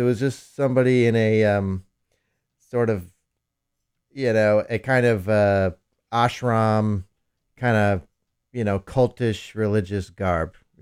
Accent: Bolinas, California, United States; also born or lived in San Francisco / Fairfax; Well, I was actually born in the Sunset, but around time to go to school, my parents moved up to Bolinas and Fairfax.

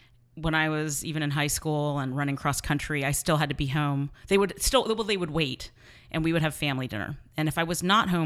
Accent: San Mateo, California, United States; I grew up in San Mateo

